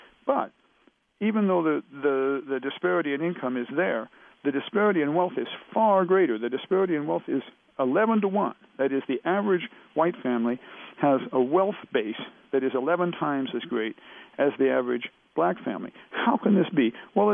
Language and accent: English; Decatur, Illinois, United States; The only critical comments actually came from a story in my hometown in Decatur, Illinois